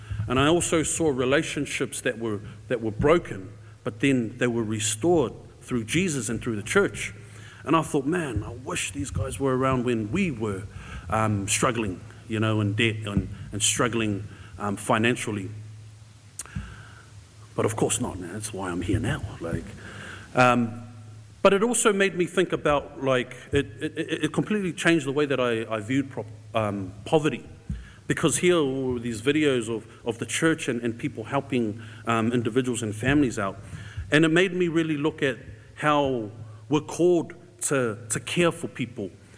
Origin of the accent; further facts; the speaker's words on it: Auckland, New Zealand; And growing up in Auckland, growing up in the central suburbs of Auckland, I used to go to school with heaps of kids.